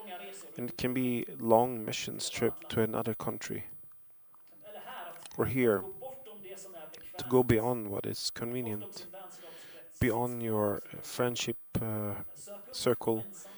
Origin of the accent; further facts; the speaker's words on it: United Kingdom; I grew up in the Great Britain